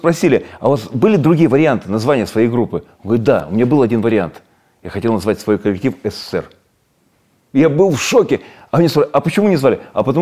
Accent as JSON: {"language": "Russian", "town": "Popasna", "region": "Luhansk Oblast", "country": "Ukraine", "tie": "born or raised there", "said": "Я жил в маленьком городке. Я родился в Луганской области, город Попасное."}